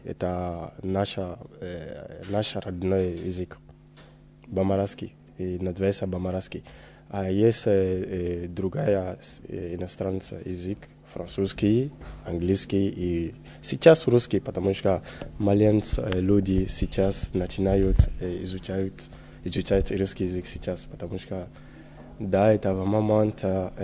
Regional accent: Mali; first language Bambara; Russian is a second language; моей стране в Мали

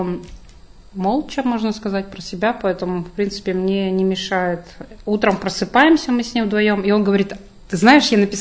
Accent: Yekaterinburg, Sverdlovsk Oblast, Russia; Да, мы вместе из Екатеринбурга, да.

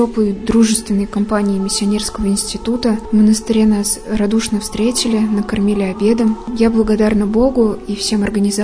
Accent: Ulyanovsk, Ulyanovsk Oblast, Russia; Из Ульяновско-Симбирска.

